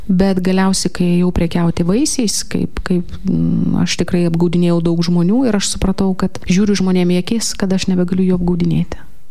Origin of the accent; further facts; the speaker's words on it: Vilnius, Vilnius County, Lithuania; Esu vilnietė ir gyvenau taip pat Vilniuje. Tik kitame bute